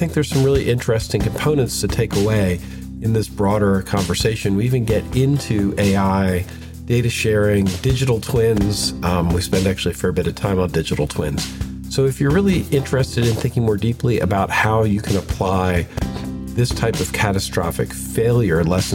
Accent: Baltimore, Maryland, United States; the structural failure of the Francis Scott Key Bridge in Baltimore, Maryland, which incidentally is my hometown.

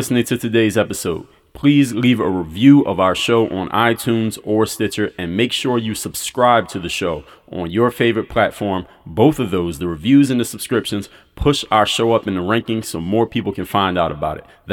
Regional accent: Philadelphia, Pennsylvania, United States; now in Miami, United States; My hometown team, the Philadelphia 76ers. That's where I was born and raised. I live in Miami, Florida.

